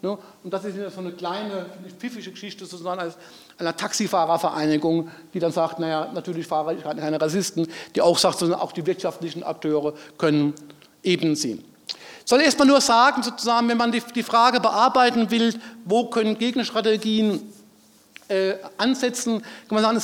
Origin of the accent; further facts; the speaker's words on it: Rhineland-Palatinate, Germany; ich komme aus einem Pfälzer, ich komme aus der Nähe von Kaiserslautern, ein historisch berühmter Fußballclub.